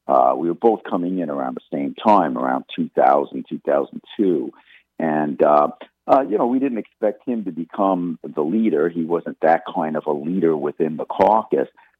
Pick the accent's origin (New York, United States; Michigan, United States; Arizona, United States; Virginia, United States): New York, United States; Queens; Oh, okay. I was Queens myself.